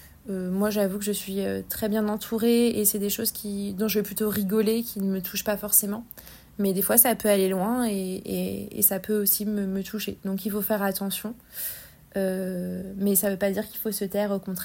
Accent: Montoire-sur-le-Loir, Centre-Val de Loire, France; now in Paris, France; je suis originaire du Loir-et-Cher. J'ai grandi du côté de Montoire-sur-le-Loir et j'ai fait mon lycée à Tours. Donc je suis un petit produit de la région centre. Je suis à Paris depuis plus de 10 ans maintenant.

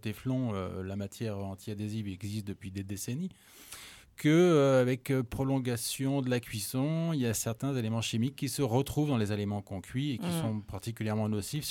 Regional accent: Brittany, France; Moi, je suis breton, hein, donc je fais des galettes.

